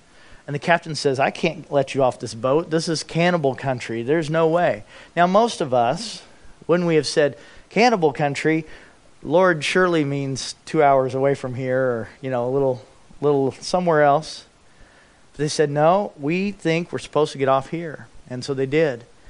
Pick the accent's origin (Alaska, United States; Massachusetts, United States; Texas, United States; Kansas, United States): Alaska, United States; because we're from Alaska, and they're from California